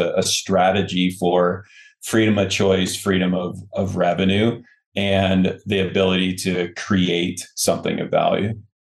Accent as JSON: {"language": "English", "country": "United States", "said": "I truly believe that our way of life as an American is something that we owe."}